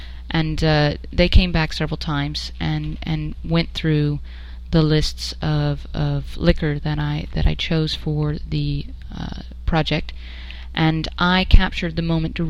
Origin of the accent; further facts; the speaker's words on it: New Jersey, United States; born there; also born or lived in Ohio / Minnesota / San Antonio; now in Dallas, United States; I was born in New Jersey. I've lived in Ohio. I have lived in Minnesota. I've lived in San Antonio twice.